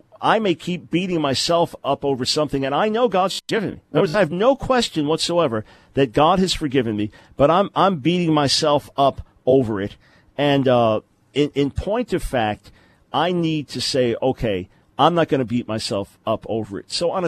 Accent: New York, United States; I'm from New York. Matt's from California.

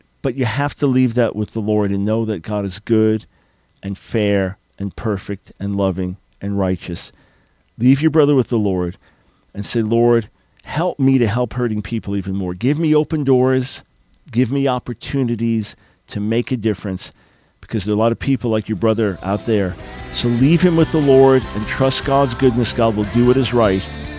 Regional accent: New York, United States; now in North Carolina, United States; Come on, I live here in North Carolina. I'm a New Yorker. I live here in North Carolina.

